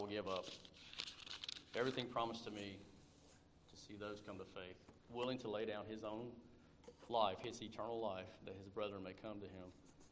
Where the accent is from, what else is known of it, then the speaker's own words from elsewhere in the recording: Ireland; I'm Irish. I don't really go around doing Irish things.